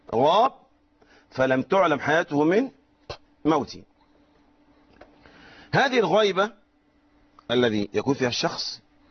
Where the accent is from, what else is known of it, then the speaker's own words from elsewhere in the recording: Egypt; وهذا وقع عندنا في مصر هنا في المدة الأخيرة